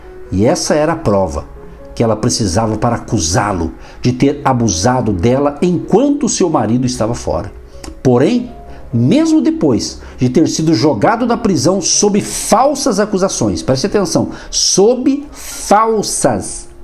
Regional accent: Brazil; Eu sei, somos brasileiros, estamos no Brasil

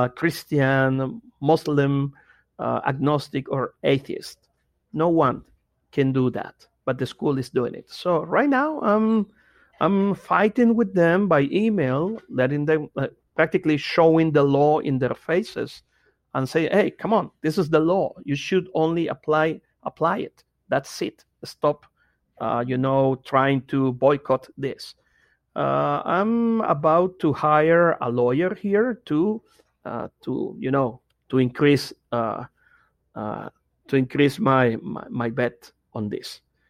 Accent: Nicaragua; English is a second language; now in Lima, Peru; I am from Nicaragua, currently living in Lima, Peru. I'm an atheist

